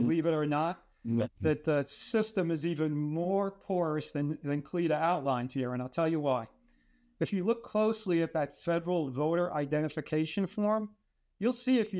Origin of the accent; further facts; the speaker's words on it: New Jersey, United States; I'm a refugee from New Jersey, so I looked at the voter registration form there.